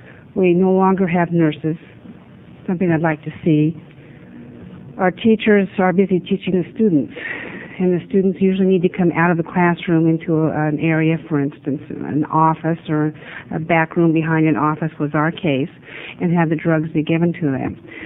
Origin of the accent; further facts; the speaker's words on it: Oregon, United States; House District 28. I'm from Owala.